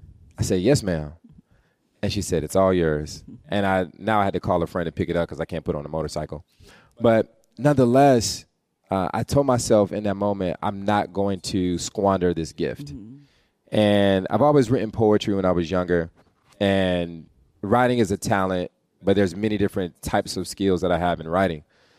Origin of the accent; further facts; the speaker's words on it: the South, United States; One, black kid growing up in the South, working in politics